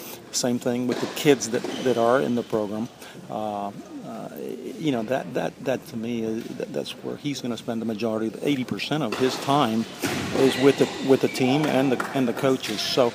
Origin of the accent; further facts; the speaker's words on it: Puerto Rico; moved away as an adult; now in United States; I grew up in Puerto Rico, and I went to the University of Georgia. And, here I am about 45 years later. I'm still here at Georgia.